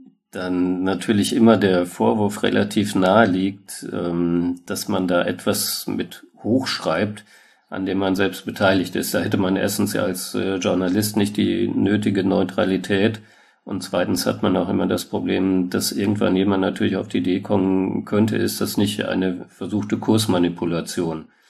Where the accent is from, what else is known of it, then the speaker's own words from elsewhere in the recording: Dortmund, North Rhine-Westphalia, Germany; ich komme aus Dortmund, ist eine Kohlestadt